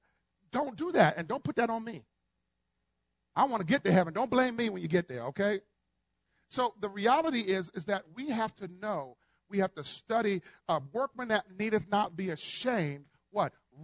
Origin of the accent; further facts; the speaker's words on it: Ohio, United States; People in Kentucky, I'm from Ohio. Anybody from up north?